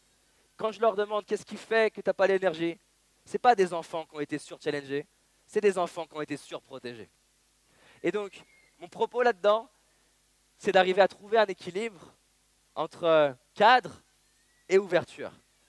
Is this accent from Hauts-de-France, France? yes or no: no; Lyon, Auvergne-Rhône-Alpes, France; J'étais à Lyon, j'ai grandi à Lyon, je prends le métro